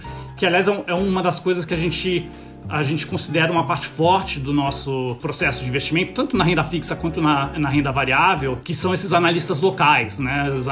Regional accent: São Paulo, Brazil; also born or lived in London, United Kingdom; Eu sou de São Paulo, né? Nasci em São Paulo. Meu pai trabalhava para uma empresa de petróleo e a gente foi morar na Inglaterra, foi morar em Londres quando eu era muito pequeno, né? E quando a gente voltou pro Brasil

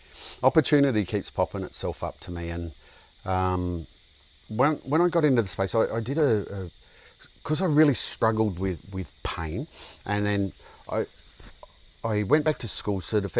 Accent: Australia; So I went back to Canada. I went back as the Australian co-captain with Emma Kajolka.

